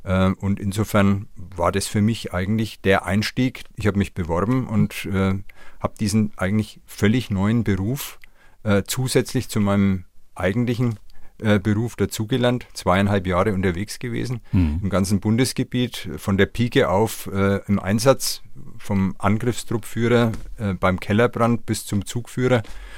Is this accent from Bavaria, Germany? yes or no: yes; Nuremberg, Bavaria, Germany; Ich bin in Johannes aufgewachsen, mitten in Nürnberg letztlich.